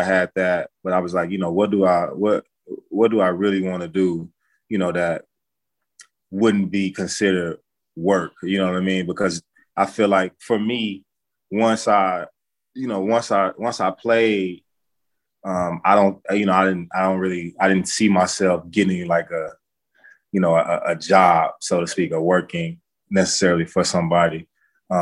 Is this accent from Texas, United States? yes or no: yes; Texas, United States; when you're from Texas, you got pride in saying like, I'm from Texas, I'm from the state.